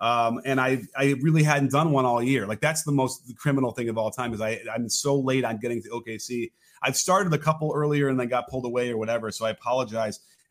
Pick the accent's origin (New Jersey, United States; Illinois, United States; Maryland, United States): Illinois, United States; Chicago; there was no bigger Walter Payton fan than me growing up in Chicago.